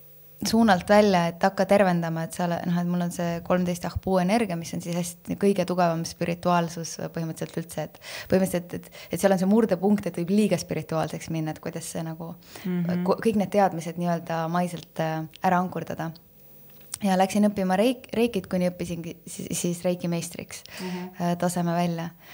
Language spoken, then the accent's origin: Estonian; Valga, Valga County, Estonia; ma olen sündinud Valgas, Läti ja Eesti piiri peal.